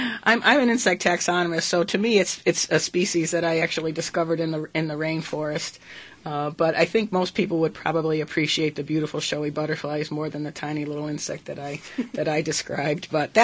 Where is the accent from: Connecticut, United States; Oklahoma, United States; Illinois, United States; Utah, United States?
Connecticut, United States; Bristol; I actually didn't want to go back to my hometown in Connecticut for the summer and work in the gun factory again.